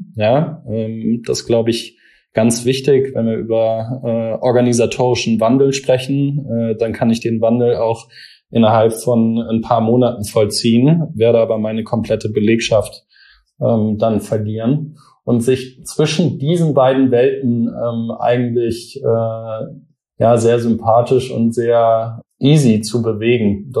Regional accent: Mannheim, Baden-Württemberg, Germany; born there; dass ich hier in der Region zu Hause bin. Ich bin gebürtiger Mannheimer und mich der Metropolregion sehr verbunden fühle.

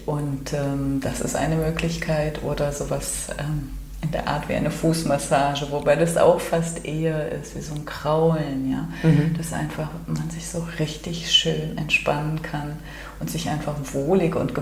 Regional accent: Cologne, North Rhine-Westphalia, Germany; Ich komme hier aus Köln

